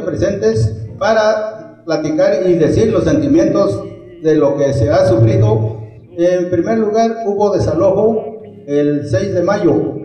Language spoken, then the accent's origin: Spanish; San José del Progreso, Oaxaca, Mexico; Yo soy originario de San José del Progreso